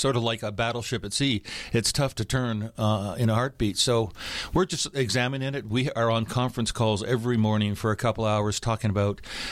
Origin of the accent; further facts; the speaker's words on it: Calgary, Alberta, Canada; I grew up in Calgary, and that's big ranching country around there.